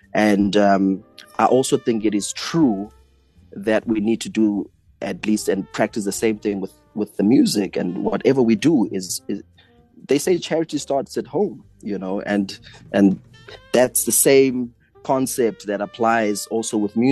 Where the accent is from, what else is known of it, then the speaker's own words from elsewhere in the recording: South Africa; myself as a South African musician